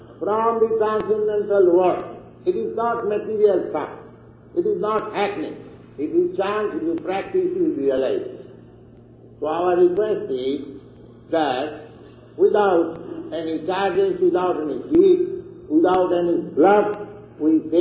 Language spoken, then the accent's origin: English; India; English is a second language; Now, before me, I am Indian, you are all Americans.